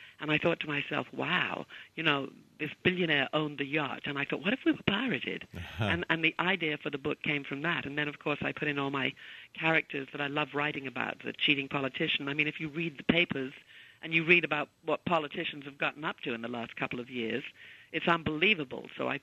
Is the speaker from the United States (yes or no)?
no; England, United Kingdom; And I think that because I'm English, I've got an English sense of humor